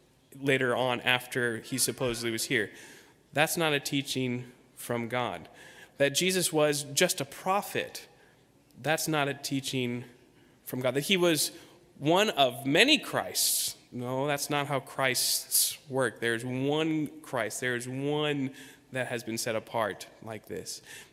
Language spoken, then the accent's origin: English; Wasilla, Alaska, United States; I would think, I'm from Wasilla, Alaska.